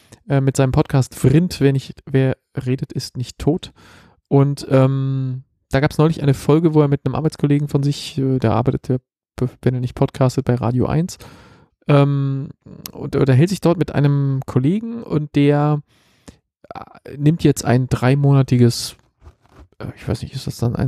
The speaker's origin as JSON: {"language": "German", "region": "Berlin", "country": "Germany", "said": "Also irgendwie kommt er aus der Gegend. Meine alte Heimat, da ist auch der entsprechende Dialekt am Start."}